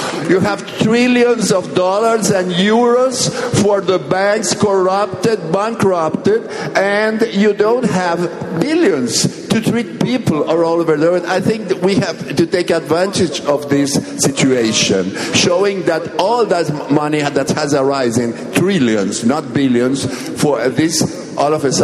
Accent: São Paulo, Brazil; English is a second language; I'm from Brazil, São Paulo.

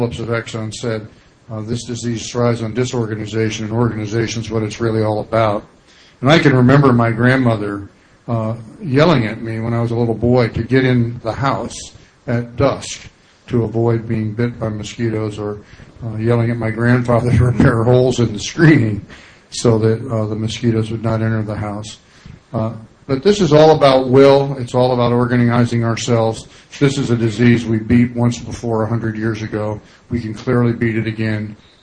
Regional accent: Panama; I grew up in Panama.

